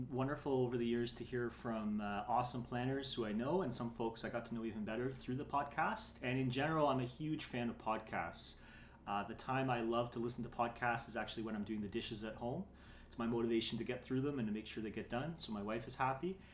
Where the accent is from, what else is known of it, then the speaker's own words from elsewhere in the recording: Brampton, Ontario, Canada; it was definitely those early influences from my parents, from growing up in Brampton, that I really attribute to the decision to do planning.